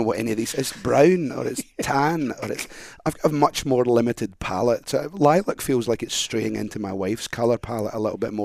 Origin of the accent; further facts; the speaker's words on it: Scotland, United Kingdom; accent: Scottish; Some Scots struggle with purple burglar alarm. I've modulated my accent somewhat